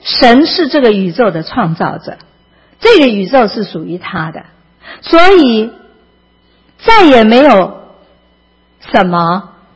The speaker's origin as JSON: {"language": "Chinese", "country": "China", "said": "特别是我们中国人的观念很不一样。"}